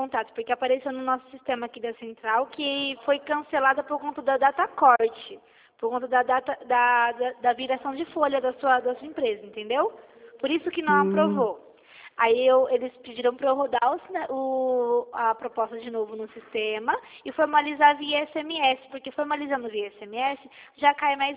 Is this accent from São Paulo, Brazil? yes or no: yes; Campinas, São Paulo, Brazil; Sou aqui de Campinas.